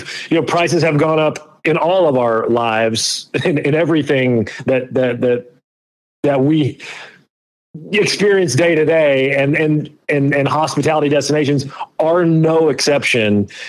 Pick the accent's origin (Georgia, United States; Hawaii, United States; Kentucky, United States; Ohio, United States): Kentucky, United States; I mean, I grew up in Kentucky, so you know, not unlike others that grow up on that side of the world